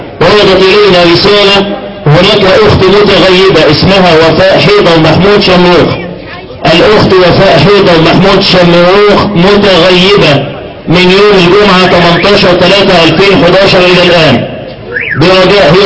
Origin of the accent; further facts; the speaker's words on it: Egypt; اللهم اجعل بلدنا مصر آمنة مطمئنة